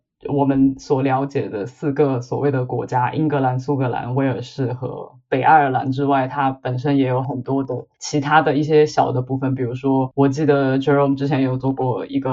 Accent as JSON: {"language": "Chinese", "country": "China", "tie": "born or raised there", "also_born_or_lived": "Canada / United Kingdom / Netherlands", "lives_now": "London, United Kingdom", "said": "然后我是在大陆长大，然后我现在住在伦敦。那过去的差不多六七年当中，我在加拿大、英国，然后还有荷兰都生活过。"}